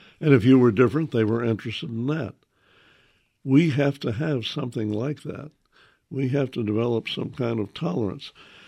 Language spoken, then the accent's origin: English; the South, United States; As a Southerner, I knew.